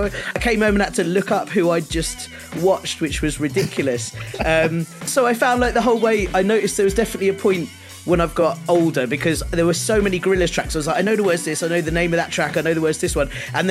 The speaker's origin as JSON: {"language": "English", "region": "London", "country": "United Kingdom", "tie": "born or raised there", "said": "I grew up in North London."}